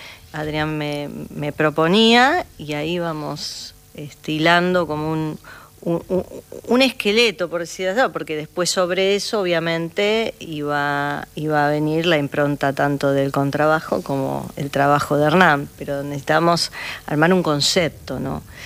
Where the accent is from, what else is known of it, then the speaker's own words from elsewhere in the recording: Buenos Aires, Argentina; now in Antofagasta, Chile; Soy de acá, de Buenos Aires, y bueno, por temas de trabajo nos mudamos y estamos un poquito allá y acá, pero ya estos últimos 2 años un poquito más en Antofagasta me toca estar.